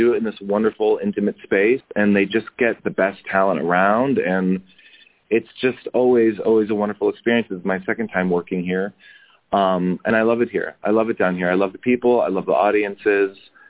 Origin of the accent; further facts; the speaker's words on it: Boston, Massachusetts, United States; also born or lived in Cincinnati, United States / New York, United States; I grew up in North Boston, went to college in Cincinnati for Cincinnati Conservatory, moved to New York